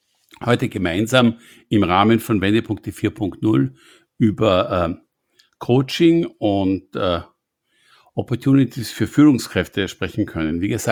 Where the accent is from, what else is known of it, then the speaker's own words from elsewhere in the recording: Vienna, Austria; moved away as an adult; now in United States; Ich bin jetzt bin als Wiener seit 20 Jahren im Silicon Valley.